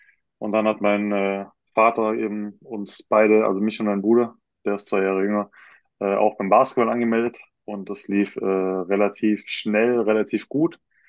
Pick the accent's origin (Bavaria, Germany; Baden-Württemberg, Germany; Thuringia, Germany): Baden-Württemberg, Germany; Ravensburg; Ich komme aus Ravensburg und habe da, würde ich auch sagen, 90% von meinem Sommer verbracht.